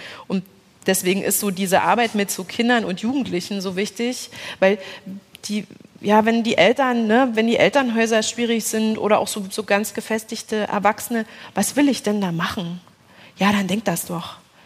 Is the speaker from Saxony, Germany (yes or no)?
yes; Saxony, Germany; ich komme aus der Ecke von Bautzen